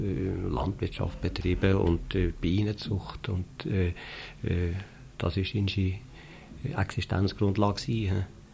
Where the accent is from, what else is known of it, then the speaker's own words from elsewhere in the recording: Valais, Switzerland; Ich bin selber im Goms aufgewachsen, bin da zur Schule gegangen, bis ich dann nachher ins Kollegium gegangen bin.